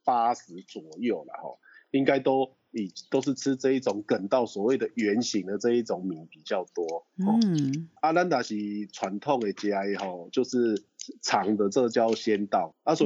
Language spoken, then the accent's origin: Chinese; Taiwan; 我们台湾人把这月光米进来